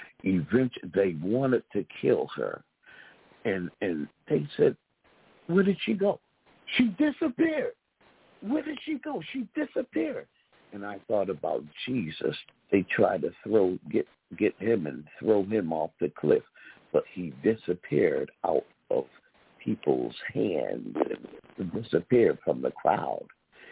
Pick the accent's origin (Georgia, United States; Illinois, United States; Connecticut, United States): Connecticut, United States; Ansonia; I grew up in Ansonia Derby, Connecticut.